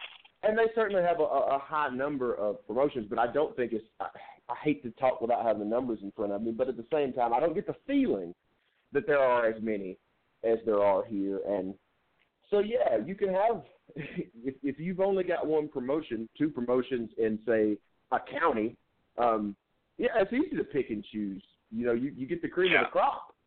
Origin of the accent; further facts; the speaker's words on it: Alabama, United States; I need to think no further back than when I was growing up in Alabama. I saw one independent wrestling show in the 18, 19 years that I lived in Alabama.